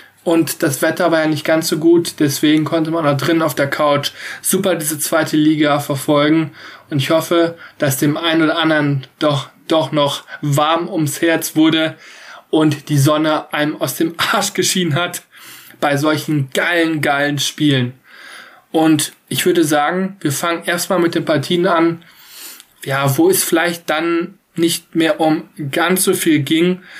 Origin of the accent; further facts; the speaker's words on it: North Rhine-Westphalia, Germany; der größte Verein bei mir aus der Umgebung, wo ich herkomme, aus dem Westmünsterland